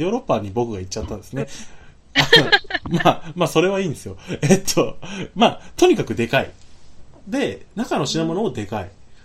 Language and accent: Japanese; Osaka, Japan; もう僕ら大阪ですけど